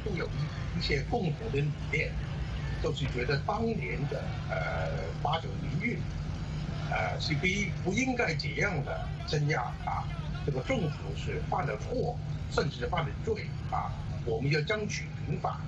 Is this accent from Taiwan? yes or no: no; Hong Kong